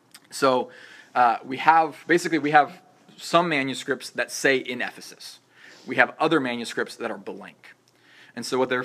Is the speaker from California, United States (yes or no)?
yes; Clovis, California, United States; I would not tell people when they asked me where I was from that I was from Clovis. Why? Because the immediate next question was, where's Clovis? Nobody knows where Clovis is. If I say I'm from Fresno, they know where I'm from.